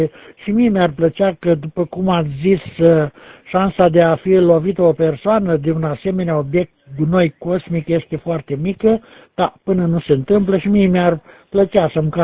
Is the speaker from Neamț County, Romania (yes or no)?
yes; Piatra Neamț, Neamț County, Romania; de la Piatra Neamț.